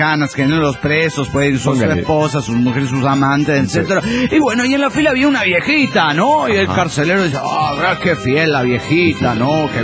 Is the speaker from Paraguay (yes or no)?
no; Ciudad Juárez, Chihuahua, Mexico; de Ciudad Juárez.